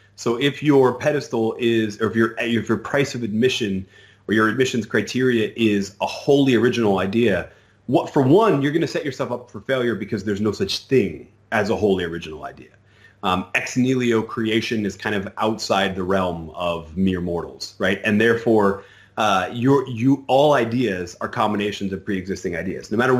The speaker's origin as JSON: {"language": "English", "country": "United States", "said": "I'm an American, so we have this tendency in all of our media"}